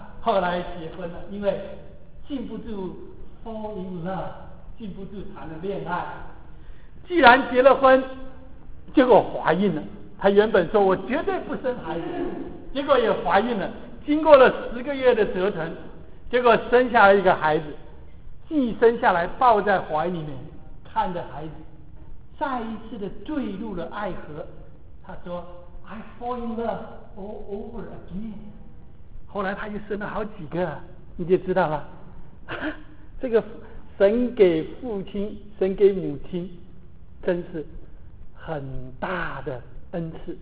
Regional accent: Taiwan; 我们台湾人说是坐船来的

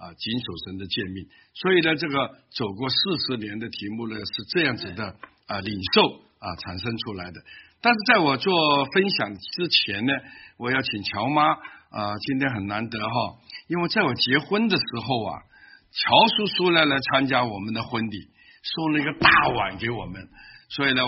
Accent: Hong Kong; 我从小在香港长大，在香港出生，十二三岁就出来鬼混

